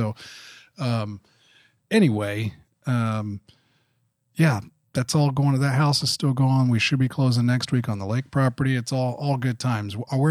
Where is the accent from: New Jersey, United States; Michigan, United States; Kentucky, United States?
Kentucky, United States; Yeah, that's where I grew up on the East. Everything was a Coke.